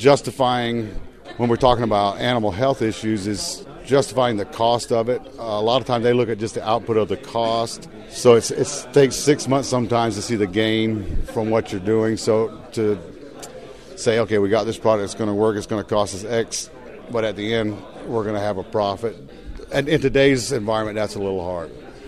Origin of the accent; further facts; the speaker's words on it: Washington, North Carolina, United States; I'm from Washington, North Carolina.